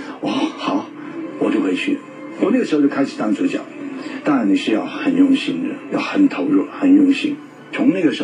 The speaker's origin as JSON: {"language": "Chinese", "country": "Hong Kong", "said": "我们香港人基本上是这样子的，工作工作工作工作，没有生活的，"}